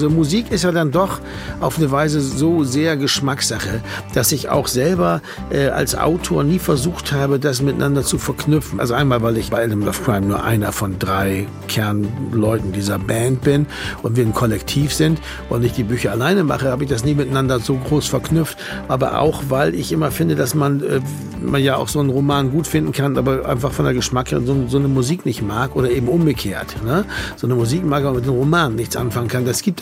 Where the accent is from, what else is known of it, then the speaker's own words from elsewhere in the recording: Bremen, Germany; now in Berlin, Germany; Ich bin Bremer, der in Berlin wohnt. Schon sehr lange